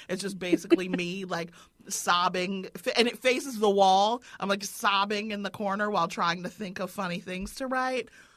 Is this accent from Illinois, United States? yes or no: yes; Evanston, Illinois, United States; Now I say I'm from Evanston.